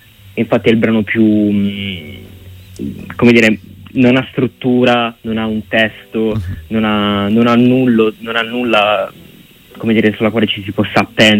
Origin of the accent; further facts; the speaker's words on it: Alberobello, Apulia, Italy; sono tornato qui appunto ad Alberobello, nel mio paese natale